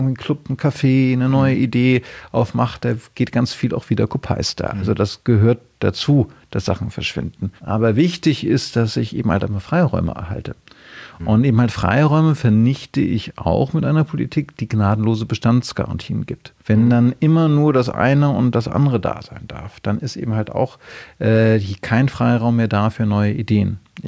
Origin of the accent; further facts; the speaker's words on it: Hamburg, Germany; now in Berlin, Germany; gerade kann ich das als Hamburger mit Berliner Migrationshintergrund sehr gut erkennen